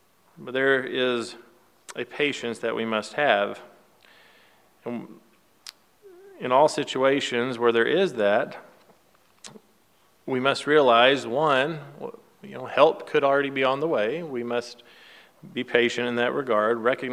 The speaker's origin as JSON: {"language": "English", "region": "Kentucky", "country": "United States", "tie": "born or raised there", "said": "Growing up in Kentucky, some pronounce it naked, some pronounce it naked."}